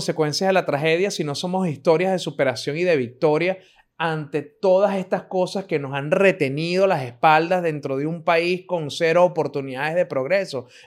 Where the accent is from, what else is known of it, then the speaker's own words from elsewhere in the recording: Montalbán, Carabobo, Venezuela; Yo soy un carajo de Montalbán que lo que hizo fue estudiar en un colegio privado de Montalbán, graduarse